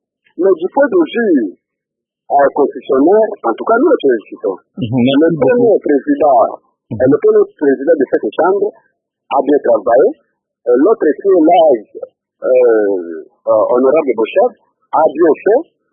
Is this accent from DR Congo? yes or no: yes; Bandundu, DR Congo; Par exemple, ici chez nous à Bandundu, pour contrôler vraiment ce que l'exécutif a fait